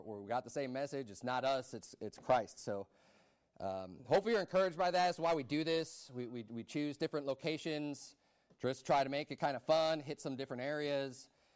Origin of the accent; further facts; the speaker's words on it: Atlanta, Georgia, United States; we're from Atlanta, right? We're from the Atlanta area, from Georgia.